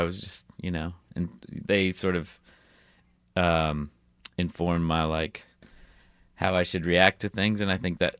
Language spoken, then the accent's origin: English; El Paso, Texas, United States; I grew up in El Paso, Texas, which is a border town. Just across the other side is Juarez, Mexico. So those two cities are sort of intertwined.